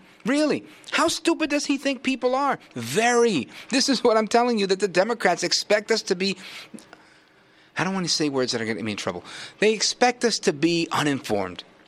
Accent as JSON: {"language": "English", "country": "United States", "said": "I'm in Seattle, and others like me. I don't know if that's a comment because I'm an American of Puerto Rican heritage or not"}